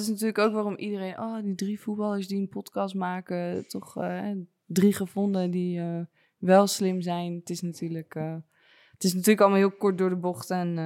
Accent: Soest, Utrecht, Netherlands; of ik ben opgegroeid uit Soest, maar vlakbij Amersfoort.

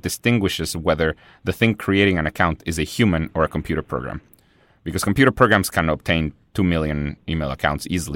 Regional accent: Guatemala City, Guatemala Department, Guatemala; now in United States; Guatemala is a very poor third world country. And, you know, when I was growing up, it turns out that there was a civil war going

